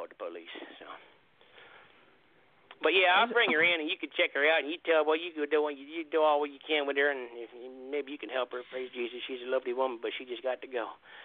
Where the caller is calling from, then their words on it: California, Iowa, United States; Well, I'm calling from California right now. I live in California. You know what I mean? California, IA.